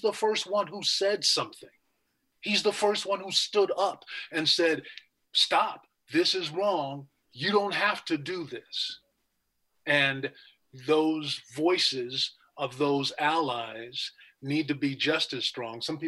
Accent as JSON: {"language": "English", "region": "Texas", "country": "United States", "tie": "born or raised there", "said": "I grew up in Texas, and Texas was, I think, the first state in 1980 to adopt Juneteenth as a state holiday."}